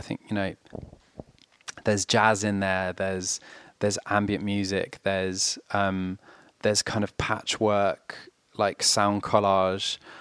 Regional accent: France; also born or lived in London / Oxfordshire; I'm from London, but I grew up in France and I went to school in Oxfordshire.

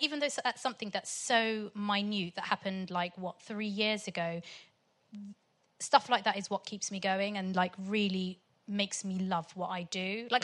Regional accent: Portsmouth, South East England, United Kingdom; It's the fact that I'm from Pompey.

